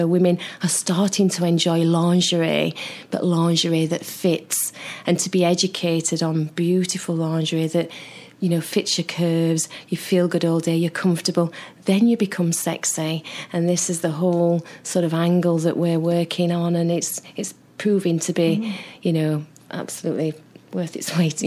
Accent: Sheffield, Yorkshire and the Humber, United Kingdom; You know, I'm from Sheffield.

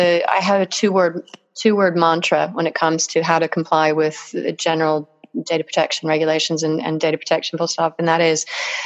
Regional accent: United States; because I'm American, as you can probably tell

